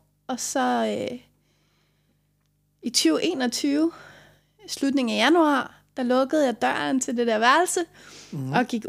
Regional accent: Frederikssund, Capital Region of Denmark, Denmark; also born or lived in Copenhagen; Jeg kommer fra Frederikssund.

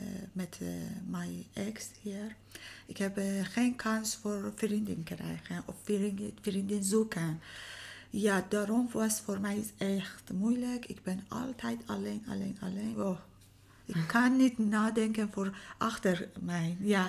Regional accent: Iran; Dutch is a second language; moved away as an adult; now in Netherlands; Ik kom uit Iran. Ik ben 45 jaar. Ik ben bijna 9 jaar in Nederland gekomen. En nu met mijn zonnetje alleen wonen.

